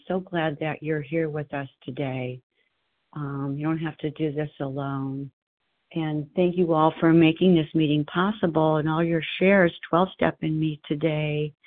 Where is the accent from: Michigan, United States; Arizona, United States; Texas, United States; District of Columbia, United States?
Arizona, United States; from Arizona.